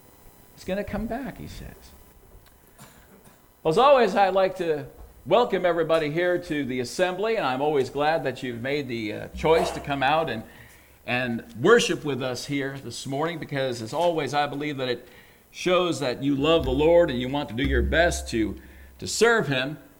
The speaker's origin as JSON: {"language": "English", "region": "New York", "country": "United States", "tie": "born or raised there", "said": "You know, I grew up in New York State, and I've been to New York City, a dozen or so times"}